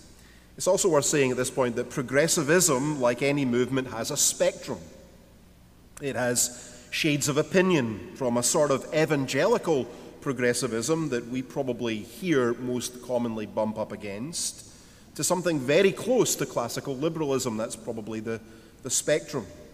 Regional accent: Scotland, United Kingdom; Like most of the youth of my generation in Scotland, I was raised in the Church of Scotland, in my case, in a liberal congregation.

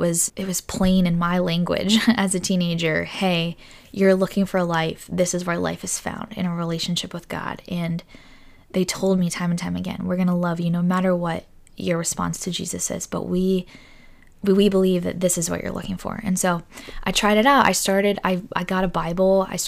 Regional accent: Indiana, Pennsylvania, United States; I'm from Indiana, PA.

